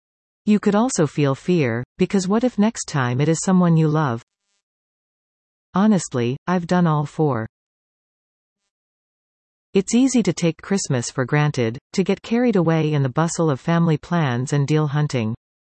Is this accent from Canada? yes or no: yes; Canada; Despite holding an American passport, I grew up in Canada for most of my life